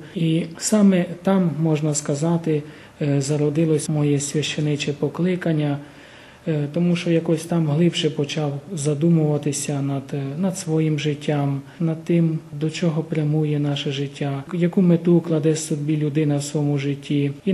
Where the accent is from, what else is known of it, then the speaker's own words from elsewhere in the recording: Uzhhorod, Zakarpattia Oblast, Ukraine; Народився я тут в місті Ужгороді, тут виріс, навчався в середній школі.